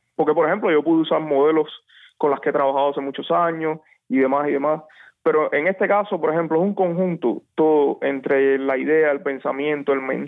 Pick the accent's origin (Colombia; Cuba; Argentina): Cuba; sabiendo que todos somos cubanos, los de dentro y los de afuera